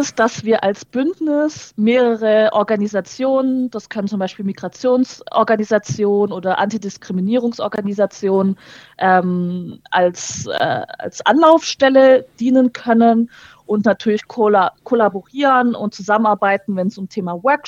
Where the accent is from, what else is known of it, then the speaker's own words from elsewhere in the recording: Reutlingen, Baden-Württemberg, Germany; Ich bin selber aus Reutlingen